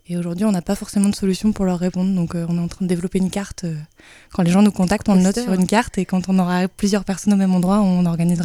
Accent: Lille, Hauts-de-France, France; now in Amiens, France; Moi, je suis arrivée sur Amiens cet été. Je suis de Lille, en fait, au départ.

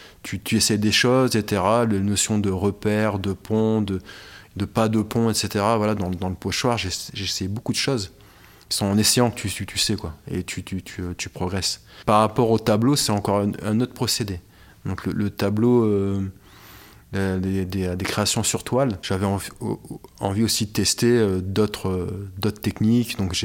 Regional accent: Amiens, Hauts-de-France, France; Donc moi je viens des quartiers populaires d'Amiens, etc. Donc on parlait le Verlan, j'ai connu ça

